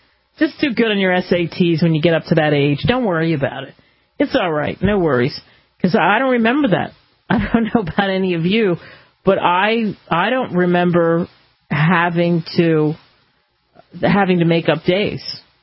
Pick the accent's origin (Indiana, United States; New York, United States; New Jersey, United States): New Jersey, United States; Cherry Hill; Probably in my hometown, they'll probably see that, too, in Cherry Hill and, you know, all the way up Philadelphia and Trenton.